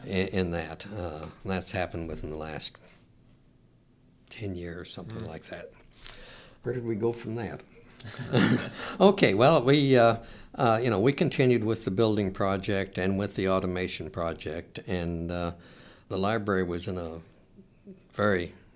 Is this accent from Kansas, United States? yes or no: yes; Kansas, United States; I came from Kansas.